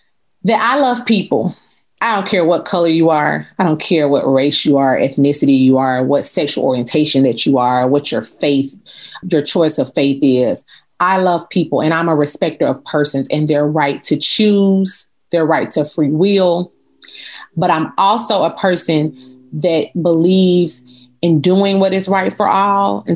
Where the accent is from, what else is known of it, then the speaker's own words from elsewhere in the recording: Chattanooga, Tennessee, United States; Historically, here in my hometown, I'm proud to be from Chattanooga, that's just not been the case.